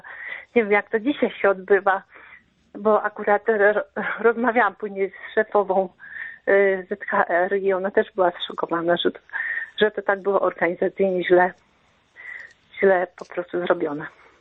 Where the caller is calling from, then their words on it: Subcarpathian Voivodeship, Poland; z Podkarpacia.